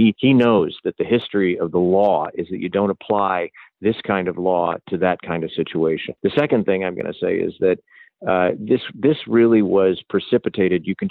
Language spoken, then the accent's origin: English; Maine, United States; and I grew up in Maine